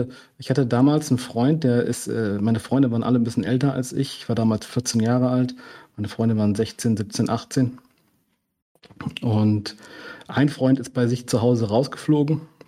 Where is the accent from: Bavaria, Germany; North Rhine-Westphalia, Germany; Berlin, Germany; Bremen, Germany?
North Rhine-Westphalia, Germany; Remscheid; now in Heidelberg, Germany; Arbeite an einem Biotechnologieunternehmen in Heidelberg, komme ursprünglich aus Remscheid, aus dem Bergischen Land, bin irgendwann nach München fürs Studium gezogen und dann bin ich meiner jetzigen Frau hinterhergezogen in die Kurpfalz